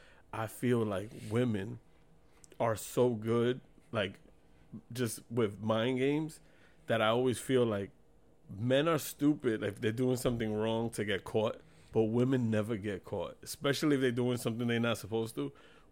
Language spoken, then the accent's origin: English; Queens, New York, United States; I'm from Queens.